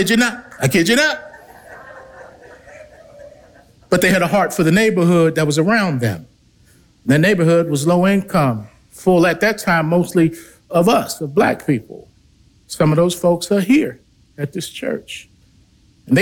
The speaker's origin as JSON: {"language": "English", "town": "Baltimore", "region": "Maryland", "country": "United States", "lives_now": "Nashville, United States", "said": "I'm from Baltimore, man. I ain't coming on Nashville."}